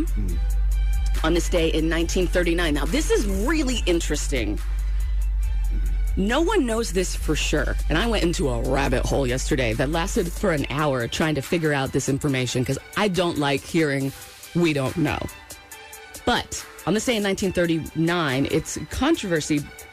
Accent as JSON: {"language": "English", "region": "New England", "country": "United States", "tie": "born or raised there", "said": "You know, I grew up in New England, right?"}